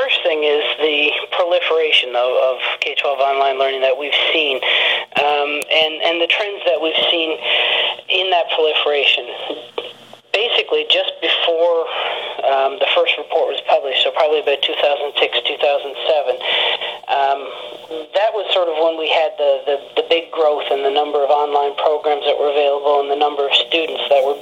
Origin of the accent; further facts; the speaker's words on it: Canada; Well, being a Canadian that's involved with K-12 online learning